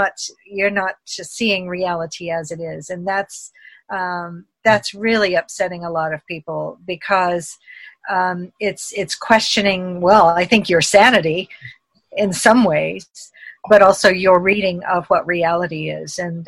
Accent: the South, United States; growing up in the South and sort of the really funny stories from my childhood.

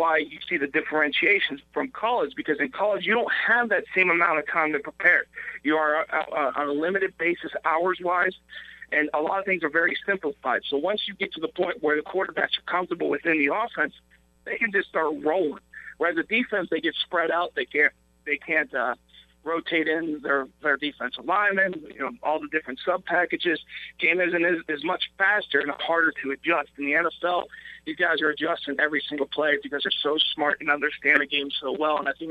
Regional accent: Ohio, United States; maybe because I'm from Ohio

